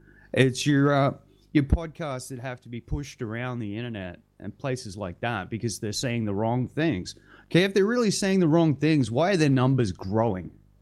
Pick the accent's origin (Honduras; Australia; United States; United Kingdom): Australia; And I'm talking from as an Australian experience here.